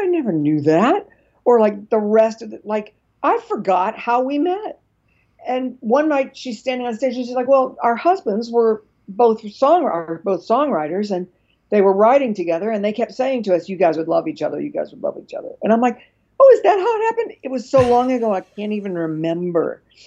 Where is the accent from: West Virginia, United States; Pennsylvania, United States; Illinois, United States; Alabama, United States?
West Virginia, United States; And I'm from West Virginia.